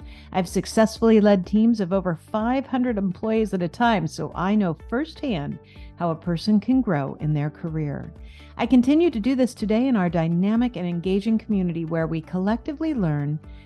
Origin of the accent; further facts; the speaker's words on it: Spokane, Washington, United States; So I could use the gym here in my hometown of Spokane.